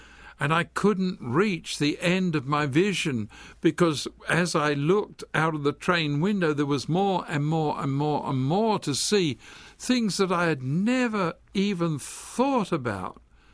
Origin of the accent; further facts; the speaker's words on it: London, United Kingdom; I grew up in London as a boy, and all I saw were walls.